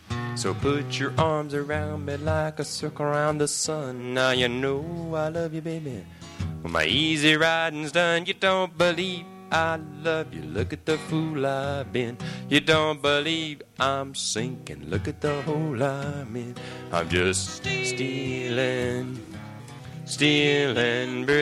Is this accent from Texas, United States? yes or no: no; Colorado, United States; Well, seeing as we come all the way from Colorado, we might as well play a song that we've heard a lot out in Colorado, and it mentions Colorado.